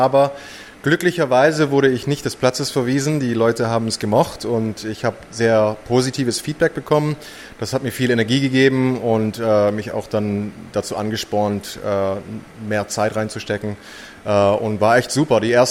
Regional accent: Baden-Württemberg, Germany; now in Australia; ich vor 16 Jahren aus Deutschland abgehauen bin, und ich bin ein Brezelliebhaber, im Schwarzwald aufgewachsen

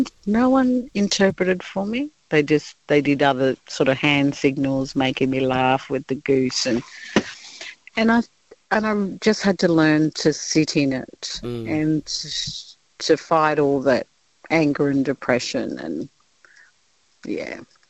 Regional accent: Sydney, New South Wales, Australia; Obviously, I was so far away growing up in Sydney.

